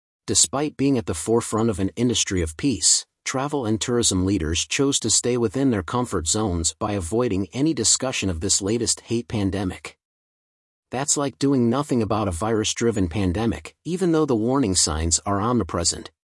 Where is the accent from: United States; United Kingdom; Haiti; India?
India; Mumbai, Maharashtra; This signboard was prominently displayed at the Churchgate Rail Terminal in Mumbai, India, my hometown.